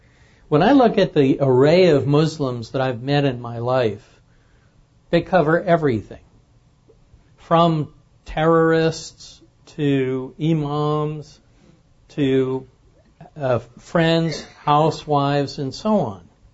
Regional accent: New York, United States; I grew up in, forgive me for this, I grew up in New York. And I grew up with mostly Catholics or Jews.

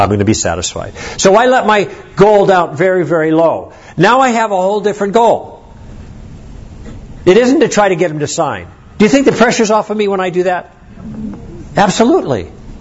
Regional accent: Chicago, Illinois, United States; I grew up in Chicago. We used to go there as kids and vacation, and now I go back every summer to take my own little girls.

